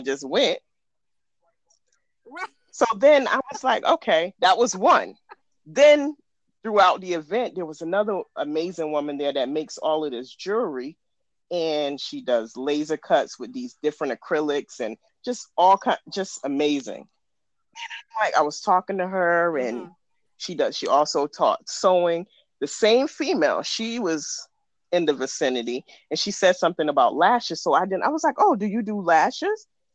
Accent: Georgia, United States; I'm from Georgia.

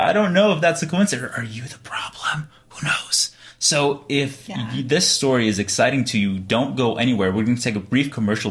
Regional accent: Las Vegas, Nevada, United States; But growing up in Vegas, like, hookup culture is very intense, and it's not healthy whatsoever

